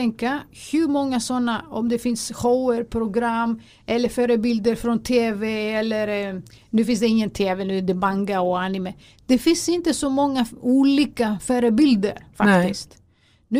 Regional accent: Greece; Jag får prata och jag får berätta att jag är grek.

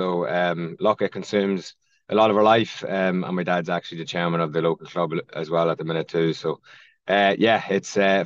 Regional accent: Leinster, Ireland; also born or lived in Melbourne, Australia; I am 28 years old. I am from County Louth. So a previous Australian rules footballer. So spent 6 years down in Melbourne playing professional sport, which is quite cool. I'm currently at home now, living in Louth

